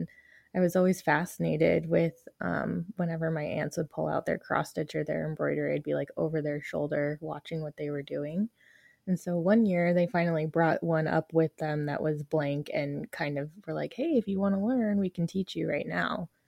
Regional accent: Denver, Colorado, United States; also born or lived in Arizona; I was born here and raised in Denver.

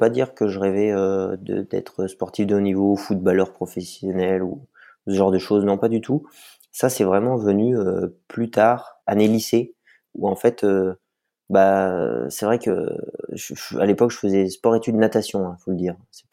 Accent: Auvergne-Rhône-Alpes, France; Je suis né dans le Vercors, mes parents y habitent toujours.

